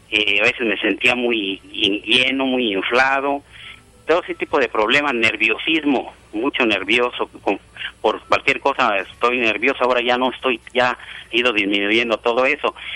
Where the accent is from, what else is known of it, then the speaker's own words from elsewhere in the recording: Rincón de Tamayo, Guanajuato, Mexico; En Rincón de Tamayo, Guanajuato.